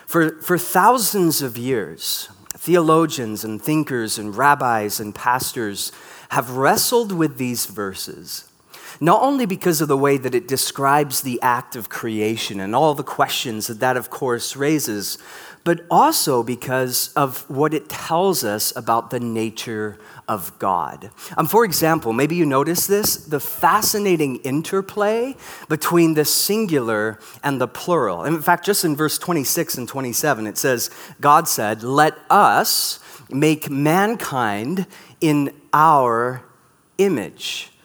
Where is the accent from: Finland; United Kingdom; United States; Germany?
United Kingdom; England; born there; Now, I was born in England